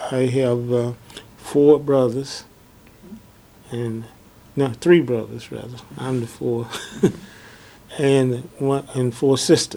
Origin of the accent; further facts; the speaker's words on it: Stamford, Kentucky, United States; born there; I was born in Lincoln County in the town of Stamford, Kentucky, February the 27th, 1929.